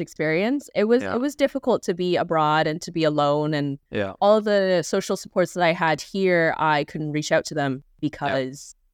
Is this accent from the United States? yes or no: no; Vancouver, British Columbia, Canada; And I'm from Vancouver.